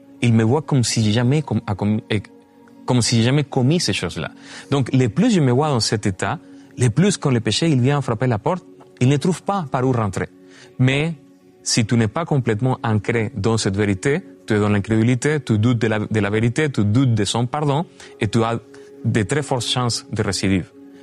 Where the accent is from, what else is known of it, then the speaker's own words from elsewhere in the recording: Venezuela; now in Canada; je suis canadien de passeport. Je suis canadien, mais je ne me ressens pas canadien, je me ressens vénézuélien.